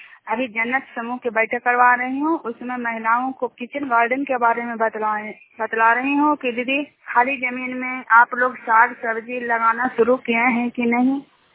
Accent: Juniyar, Bihar, India; Junior गांव के रहने वाली हूँ।

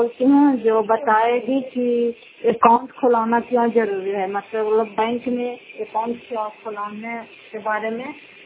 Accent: Fatehpur, Bihar, India; घर फतेहपुर, पंचायत मकरौता, जिला नालंदा, करालपसरा ब्लॉक की निवासी हूँ।

